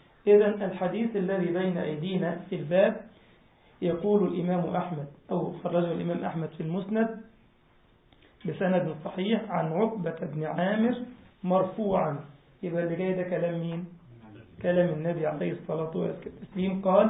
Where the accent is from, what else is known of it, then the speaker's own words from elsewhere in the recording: Egypt; قلت لكم عندنا في مصر كان في لاعب كورة كده بيحلق أقرع